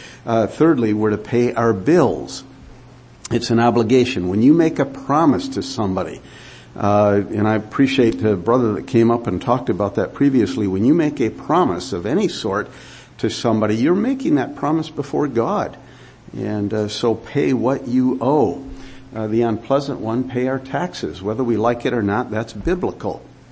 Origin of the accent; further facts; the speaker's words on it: Port Huron, Michigan, United States; I come from the Detroit area, up by Port Huron, actually, but all of those factories, they turn people, in a sense, into nothing but robots.